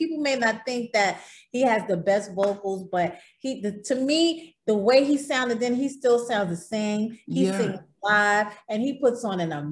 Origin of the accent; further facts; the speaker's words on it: New York City, New York, United States; And it's so funny because I'm from New York, and my sister lived in the same projects as Teddy.